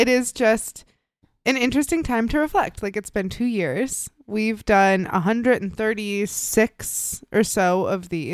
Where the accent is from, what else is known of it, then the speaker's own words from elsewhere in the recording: Midwest, United States; And I'm like, listen, babe, I'm from the Midwest.